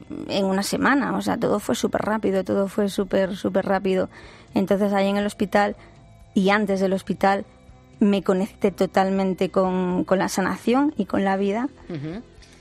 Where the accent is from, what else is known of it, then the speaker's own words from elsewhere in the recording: Asturias, Spain; Yo soy de Asturias.